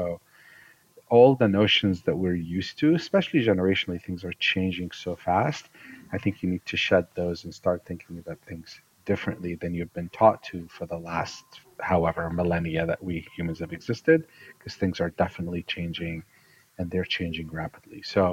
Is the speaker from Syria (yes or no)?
yes; Syria; moved away as an adult; now in United States; I grew up in the Middle East in Syria, and my dad had been to the US and had always dreamt of the American dream.